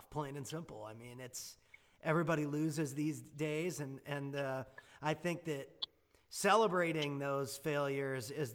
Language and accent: English; St. Louis, Missouri, United States; I mean, I'm from St. Louis. I know how hard it is to make it in that area.